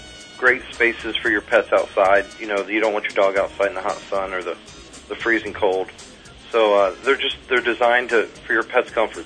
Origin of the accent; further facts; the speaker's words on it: Cincinnati, Ohio, United States; accent: Cincinnati; I'm not from New York. That's the second time you've said that. That's a Cincinnati accent.